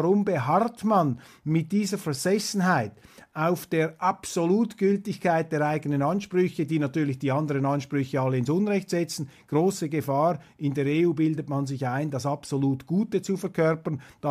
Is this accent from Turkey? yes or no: no; Switzerland; Das sehe ich natürlich als Schweizer mit großer Skepsis und rufe dann natürlich meinen Landsleuten zu, liebe Schweizer, hütet euch vor der Europäischen Union